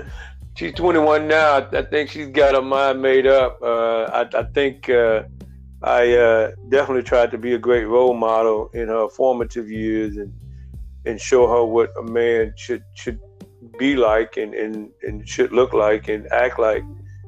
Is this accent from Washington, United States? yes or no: no; New Orleans, Louisiana, United States; I'm originally from New Orleans.